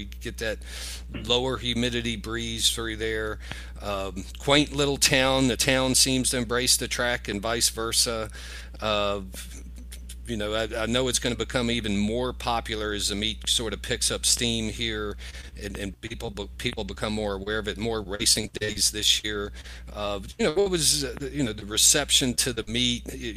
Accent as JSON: {"language": "English", "town": "Waynesboro", "region": "Virginia", "country": "United States", "tie": "born or raised there", "said": "I grew up in Waynesboro, Virginia, so I know how that breeze feels, in the fall air up there."}